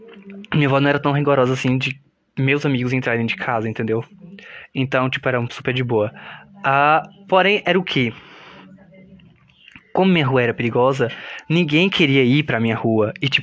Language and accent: Portuguese; Vitória da Conquista, Bahia, Brazil; como eu nasci em Vitória da Conquista, pra quem não conhece Vitória da Conquista